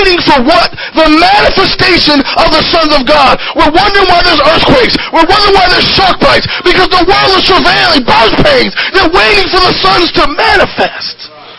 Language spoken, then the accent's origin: English; New Orleans, Louisiana, United States; I'm from New Orleans, right? And in New Orleans, there's voodoo.